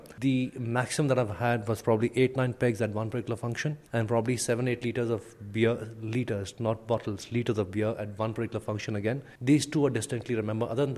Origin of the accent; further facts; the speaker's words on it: Pune, Maharashtra, India; also born or lived in Mumbai; We grew up in a place called Pune and Bombay, which culturally is very progressive compared to all the other small towns or probably even the big towns which are up north